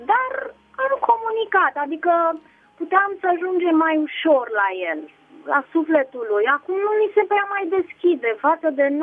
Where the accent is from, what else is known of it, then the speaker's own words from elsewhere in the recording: Constanța, Constanța County, Romania; sunt din Constanța